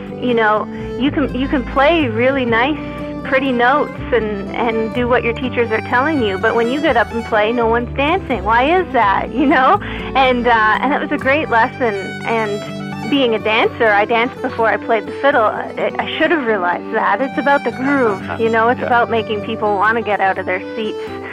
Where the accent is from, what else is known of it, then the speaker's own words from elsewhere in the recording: Pembroke, Ontario, Canada; Yeah, so I'm from the Ottawa Valley, but more specifically from Pembroke, a couple hours northwest of Ottawa.